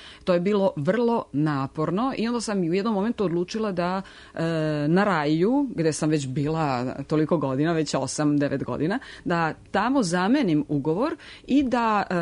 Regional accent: Serbia; i tamo sam kao jedina Srpkinja u istoriji završila taj konzervatorijum da bi posle magistrirala u Srbiji

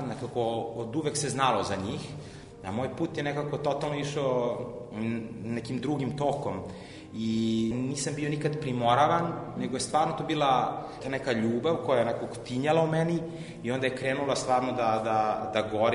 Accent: Belgrade, Serbia; S obzirom da sam odrastao ovde u Beogradu na Dorćolu, i znate kako su bila vremena tada, ja sam 84. godište

